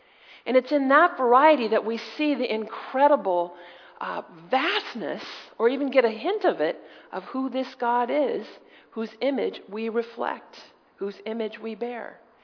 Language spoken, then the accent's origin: English; United States; As an American, I am flummoxed by what's going on in the United States.